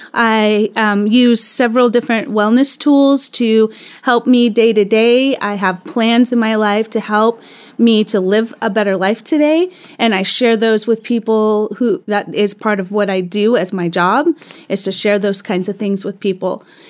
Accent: Sacramento, California, United States; I am from by the Sacramento area and I moved up here.

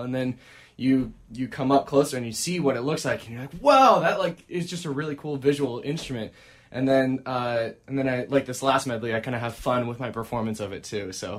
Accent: Portland, Oregon, United States; Yeah, I grew up in Portland, Oregon, and then I went to school down in Los Angeles

